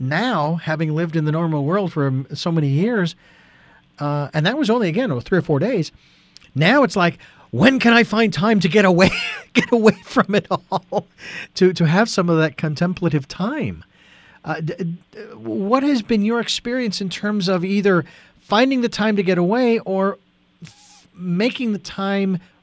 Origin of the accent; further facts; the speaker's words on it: Phoenix, Arizona, United States; I actually went to a retreat center north of Phoenix, my hometown, Phoenix